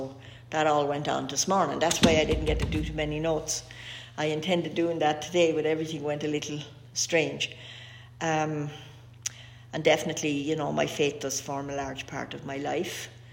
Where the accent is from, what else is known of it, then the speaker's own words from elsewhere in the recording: Ireland; now in Canada; I came from Ireland, so my traveling was mostly back to Ireland.